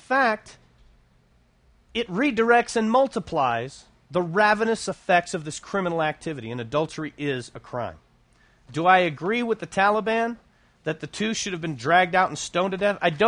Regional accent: United States; I'm a Christian, I'm an American, and I'm free.

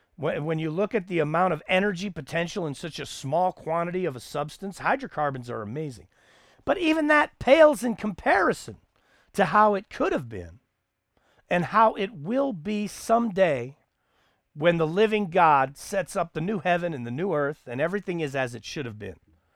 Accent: Texas, United States; I grew up in the Permian Basin, which literally qualifies as the armpit of the nation. It's extreme low elevation and its location right there in the armpit area.

